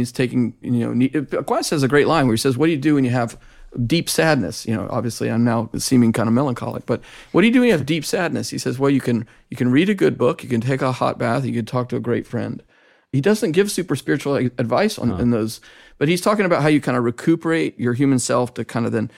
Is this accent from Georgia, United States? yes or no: yes; Georgia, United States; a not very culturally elevated poetry of my own about growing up in Southeast Georgia